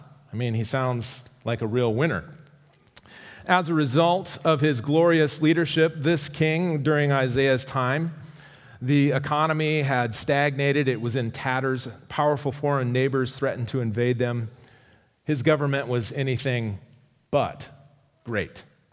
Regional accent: United States; Well, for a person like me, born and raised in the United States, it's tough to relate to the whole idea of royalty

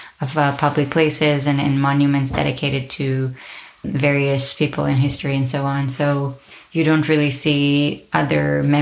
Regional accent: Israel; I'm coming from Israel and I'm a Jewish Ashkenazi woman.

